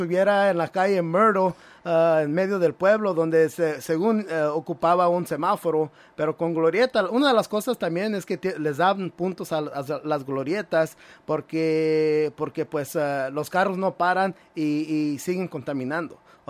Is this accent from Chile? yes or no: no; La Piedad, Michoacán, Mexico; now in United States; Yo sé, en La Piedad tenemos bien muchas, y en otras partes de México.